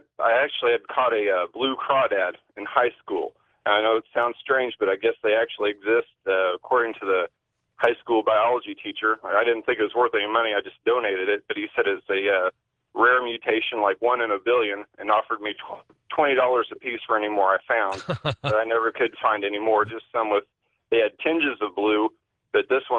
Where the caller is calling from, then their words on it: Missouri, United States; I'm calling from Missouri.